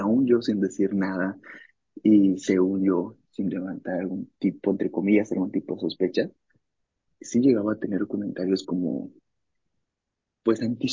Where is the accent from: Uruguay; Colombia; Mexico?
Mexico; Monterrey, Nuevo León; tengo 23 años, soy de Monterrey, México. Soy católico y soy gay.